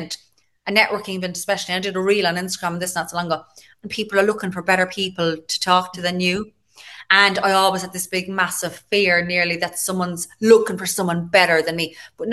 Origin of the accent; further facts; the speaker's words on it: Ireland; I suppose I would have just gone, yeah, I'm from Ireland